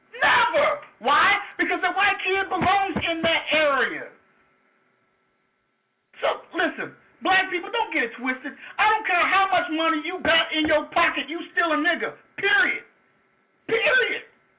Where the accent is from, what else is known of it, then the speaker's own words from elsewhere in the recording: Louisiana, United States; I'm from Louisiana. I'm a proud Southerner. But you best remember I grew up in the deep part of the South, Louisiana.